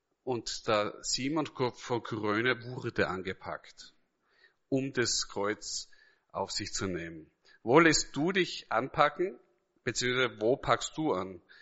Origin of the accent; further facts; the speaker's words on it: Styria, Austria; wohnt noch immer in seiner Heimatstadt in Kapfenberg, in der Nähe von meiner Heimatgemeinde.